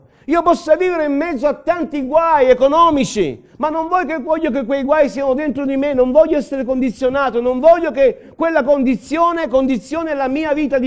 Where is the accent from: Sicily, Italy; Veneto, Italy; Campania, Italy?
Campania, Italy; Naples; born there; sono nato a Napoli